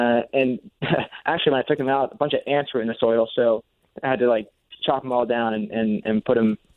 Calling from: Philadelphia, Pennsylvania, United States; I'm calling from Philadelphia.

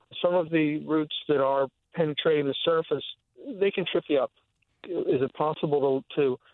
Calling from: Philadelphia, Pennsylvania, United States; I'm calling from Philadelphia, but we have a home down in Cape May Point, New Jersey.

